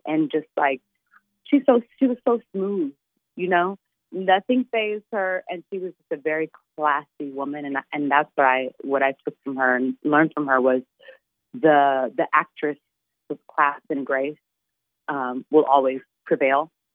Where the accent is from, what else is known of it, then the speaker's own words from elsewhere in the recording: Oklahoma, United States; I watched this movie because I'm from Oklahoma.